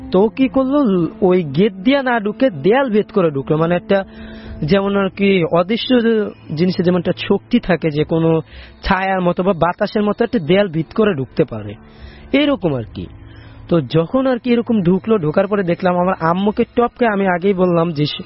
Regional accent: Dhaka, Dhaka Division, Bangladesh; এটি আমার জন্মস্থান বাসায় পুরাতন কচুক্ষেত্রের লারাসর স্কুল নামে একটা স্কুল আছে, তো ওইটার ওইদিকে আশেপাশে আমাদের বাসা, আমার জন্মস্থান বাসা ওইটা।

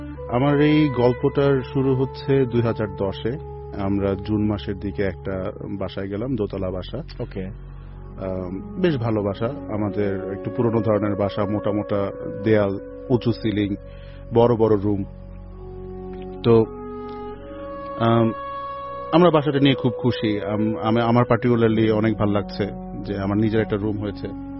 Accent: Dhaka, Dhaka Division, Bangladesh; আমি একজন corporate worker, আমি ঢাকার খিলগাঁওয়ের ছেলে।

